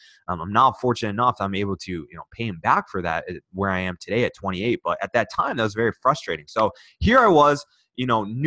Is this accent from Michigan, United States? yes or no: yes; Michigan, United States; I grew up right outside of Detroit, Michigan, about 2 miles outside of Detroit, right? So it was a very blue collar town.